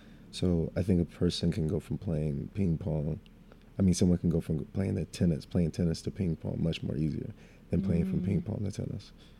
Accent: South Carolina, United States; It was interesting. It was fun because, you know, I had all my friends and my family members that were there. But the hardest thing or the challenge of growing up in South Carolina

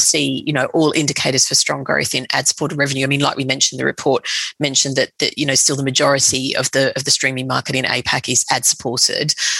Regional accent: Australia; or even quite frankly from an Australian perspective, you know, in my home country, it just seems like the options are so vast.

